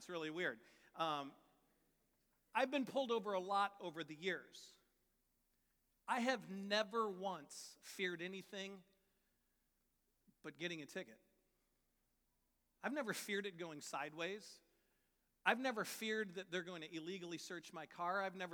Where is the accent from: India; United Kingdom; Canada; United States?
United States; We are American by nationality, but we are colors.